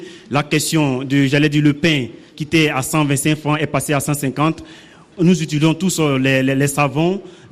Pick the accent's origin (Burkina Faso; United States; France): Burkina Faso; Tous ces éléments, en tant que burkinabé, qu'est-ce que nous recevons pour pouvoir, compenser toutes ces augmentations?